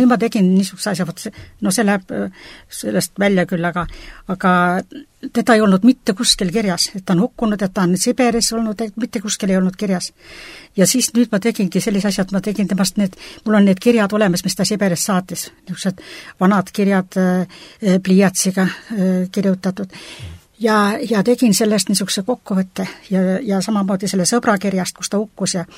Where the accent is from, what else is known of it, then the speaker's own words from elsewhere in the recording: Kalmu, Saare County, Estonia; Ma olen tagamaisest pärit. Ja Kalmu külast. Ja meil oli väga suur pere. Meid oli 10 last emalisel. Ja mina muide kõige noorem.